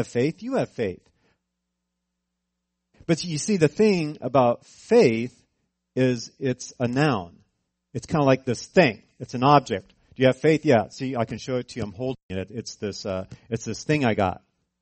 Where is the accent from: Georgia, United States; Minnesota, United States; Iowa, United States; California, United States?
California, United States; And if you don't know me very well, I grew up in California.